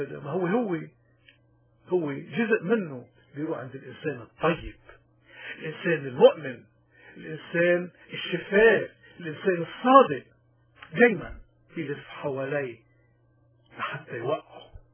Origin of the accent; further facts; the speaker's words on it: Lebanon; accent: Lebanese; حبينا انه نتشارك نحن وياكم فيها هيك بلهجتنا اللبنانية المحببة